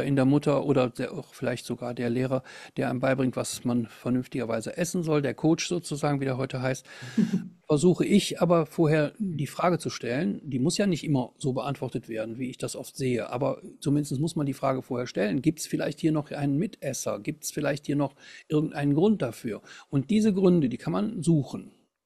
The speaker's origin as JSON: {"language": "German", "town": "Düsseldorf", "region": "North Rhine-Westphalia", "country": "Germany", "said": "Ich bin ja Rheinländer, aus Düsseldorf."}